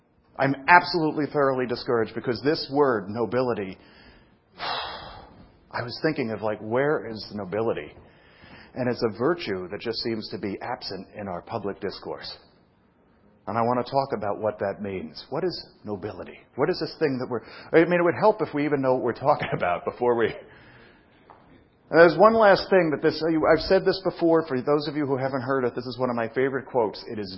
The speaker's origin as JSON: {"language": "English", "town": "Brooklyn", "region": "New York", "country": "United States", "tie": "born or raised there", "said": "I was a kid and I was raised in Brooklyn"}